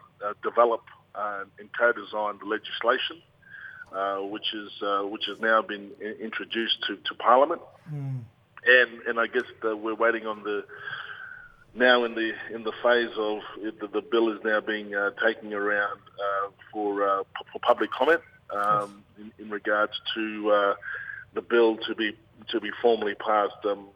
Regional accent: Saibai Island, Queensland, Australia; My mob is from Sabai Island in the Torres Strait. I'm from the Samoa and Kudal clans, the Cassowary and Crocodile clans of Sabai. My wind is the Zegub and the Sagirgub, the south and southeasterly winds.

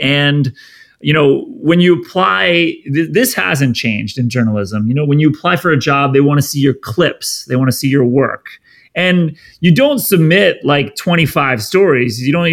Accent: Cincinnati, Ohio, United States; I was also into sports and played baseball and soccer and basketball growing up in Cincinnati.

